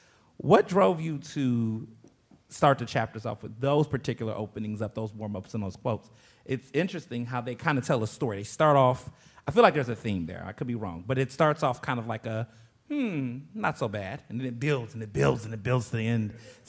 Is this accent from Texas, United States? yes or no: yes; Houston, Texas, United States; also born or lived in Chicago; now in Philadelphia, United States; I was born in Chicago, but I grew up in Houston, Texas most of my life. I've lived in Philadelphia for 13 years.